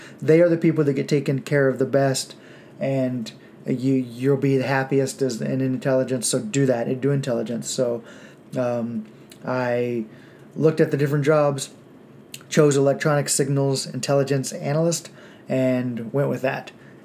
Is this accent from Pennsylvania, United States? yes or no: no; Oklahoma, United States; Too many people back where I grew up in Oklahoma end up getting stuck there in a mediocre life